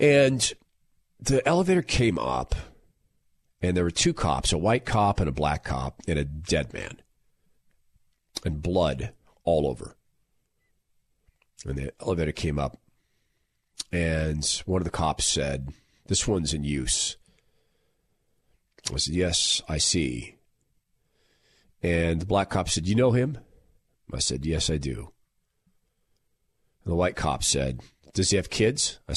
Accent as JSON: {"language": "English", "town": "Spokane", "region": "Washington", "country": "United States", "tie": "born or raised there", "said": "I'd never lived in a different culture. I grew up in Spokane. I knew two black people growing up."}